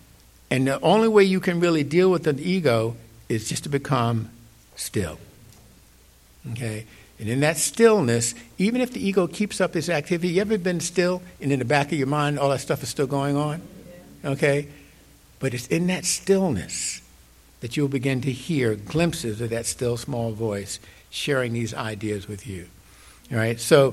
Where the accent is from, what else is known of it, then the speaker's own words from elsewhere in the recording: New York City, New York, United States; I grew up in New York City.